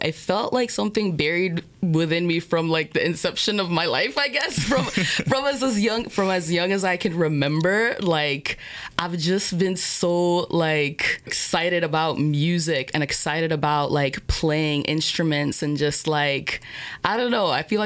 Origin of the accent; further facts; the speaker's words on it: Jamaica; reggae superstars … which is something that doesn't get lost in conversations when you're growing up in Jamaica. And so my journey, from a little kid, I've always been passionate about playing guitar.